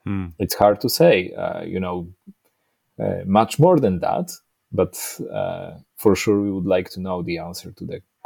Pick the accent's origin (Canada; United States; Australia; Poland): Poland; Poland is my home country, so I was born in Poland